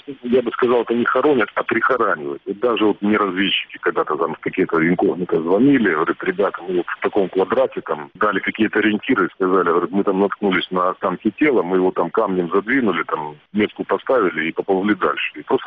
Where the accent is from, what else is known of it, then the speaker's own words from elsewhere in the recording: Kyiv, Ukraine; же узнают, что мы из Киева